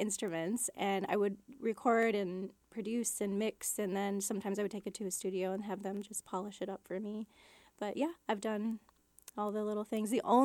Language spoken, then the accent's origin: English; United States; I am Eagle Clan, and I'm from Lakota Ray Reservation.